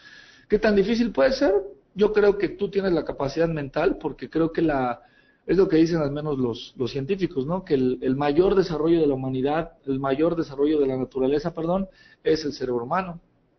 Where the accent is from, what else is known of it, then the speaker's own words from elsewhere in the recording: Mexico City, Mexico; Y ahora con lo que pasó acá en mi país, en México, y sobre todo en mi ciudad, en la Ciudad de México